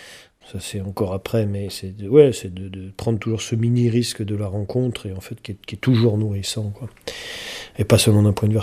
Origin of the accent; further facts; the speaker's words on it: Auvergne-Rhône-Alpes, France; also born or lived in Lyon; je viens des Alpes, je suis né à Lyon, j'ai passé du temps à Lyon, mais je me considère avant tout comme alpin. Ça, c'est ma terre de cœur